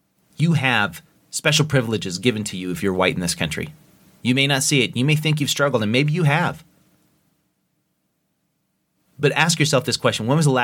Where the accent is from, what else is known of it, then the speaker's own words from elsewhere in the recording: Idaho, United States; Yeah, I'm from Idaho, and so it's kind of funny because it seems like there's like three states that always get mixed up in people's minds.